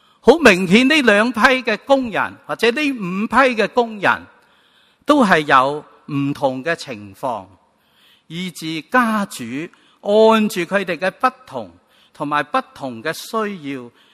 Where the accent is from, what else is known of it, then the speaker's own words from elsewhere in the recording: Guangdong, China; 朋友就好像今天我们广东人很喜欢叫人老友